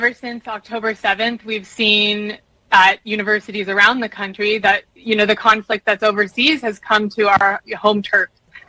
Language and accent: English; United States; which I fully support as an American.